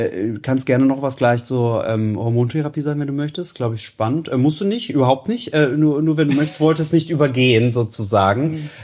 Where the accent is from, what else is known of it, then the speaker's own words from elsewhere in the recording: Baden-Württemberg, Germany; Ich komme ja auch aus dem Dorf, aus Baden-Württemberg